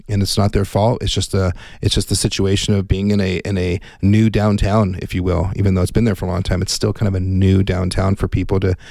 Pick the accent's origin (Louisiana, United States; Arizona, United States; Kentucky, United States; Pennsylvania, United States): Arizona, United States; Tucson; I grew up in Tucson, and I couldn't believe it.